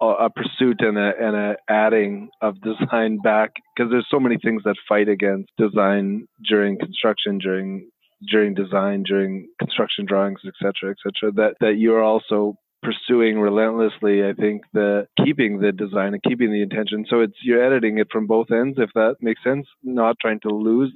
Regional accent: Winnipeg, Manitoba, Canada; I grew up in Winnipeg. I've lived here all my life. All my family is from here.

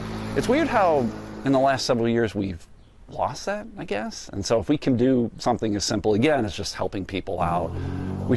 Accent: Buffalo, New York, United States; I grew up in Buffalo. I'm a Buffalo Bills fan.

